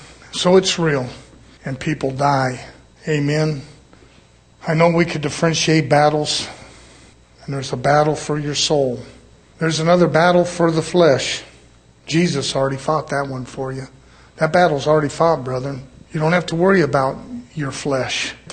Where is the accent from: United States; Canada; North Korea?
United States; I'm an American. I raised up the same way.